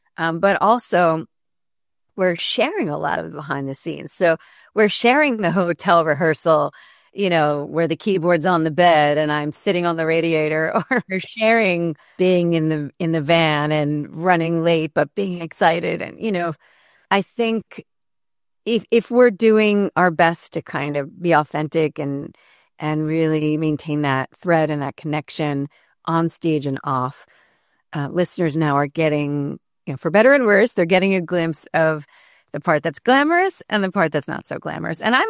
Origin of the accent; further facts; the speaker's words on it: New York, United States; the other day I played in my hometown up here in upstate New York at a beautiful performing arts center